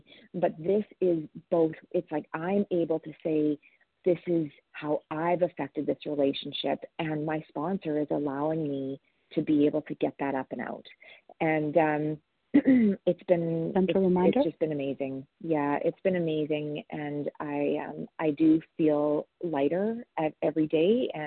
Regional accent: Alberta, Canada; now in Ontario, Canada; I'm from Alberta, Canada, currently in Ontario.

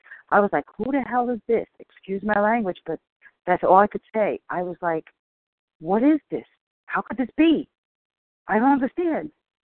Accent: New York City, New York, United States; from the Bronx.

